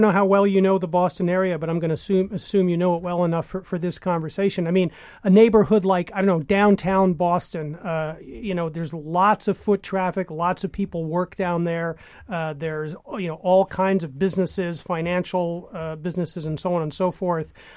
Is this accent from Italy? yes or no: yes; Italy; When I was a kid, I was growing up in Europe, and I remember this debate happening in Italy in the 1970s.